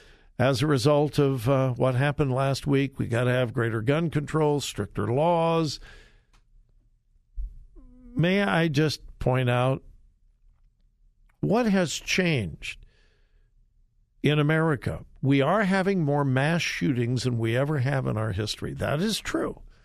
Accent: Los Angeles, California, United States; But I grew up in Los Angeles. There weren't a whole lot of guns.

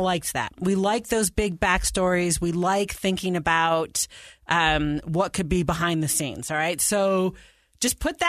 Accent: New York, United States; And I'm from New York, and we had had a Governor Cuomo

